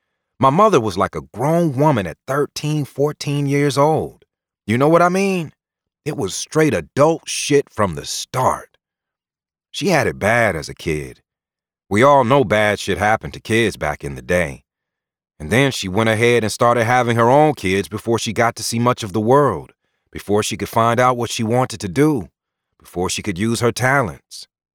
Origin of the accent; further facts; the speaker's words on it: Indianapolis, Indiana, United States; Being a black man in Indiana, it ain't no joke. I'm from Naptown, not Indianapolis. We call it Naptown.